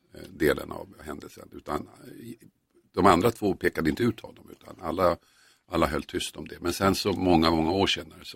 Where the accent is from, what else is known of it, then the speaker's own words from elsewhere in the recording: Stockholm County, Sweden; så finns det tre orter som heter Huddinge, Tillinge, Tumbo.